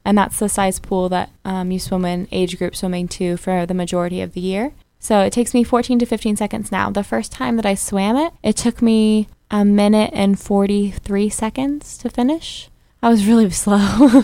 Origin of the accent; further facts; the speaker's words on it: United States; Yeah, so my dad was actually in the military, so I've moved 13 times. So I've grown up in America. That's what I tell people because the list is very long.